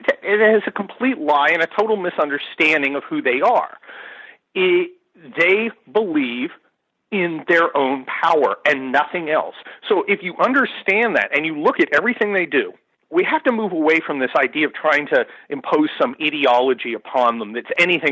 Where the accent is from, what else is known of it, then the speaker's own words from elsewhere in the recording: United States; But I'm an American. And America comes first